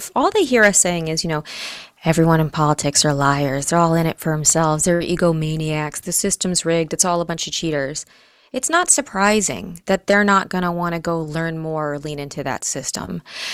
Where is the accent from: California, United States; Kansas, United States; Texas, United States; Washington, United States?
Kansas, United States; Because I grew up in Kansas